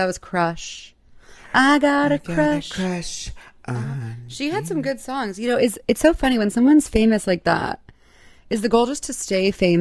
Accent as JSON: {"language": "English", "region": "New York", "country": "United States", "said": "But I'm 30 from New York, twice the size of that girl in question."}